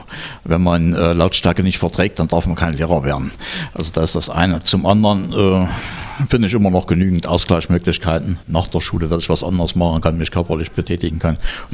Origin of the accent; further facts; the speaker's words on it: Heiligenstadt, Thuringia, Germany; also born or lived in Halle; now in Erfurt, Germany; Ursprünglich komme ich vom Eichsfeld, aus dem ehemaligen Kreis Heiligenstadt. Habe dann in Halle studiert und danach dann hier in Erfurt angefangen mit Arbeiten als Lehrer.